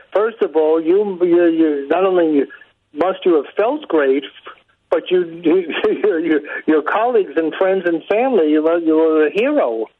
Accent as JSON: {"language": "English", "town": "Brooklyn", "region": "New York", "country": "United States", "said": "although as I'm from Brooklyn, like … it's in my blood to yell and scream."}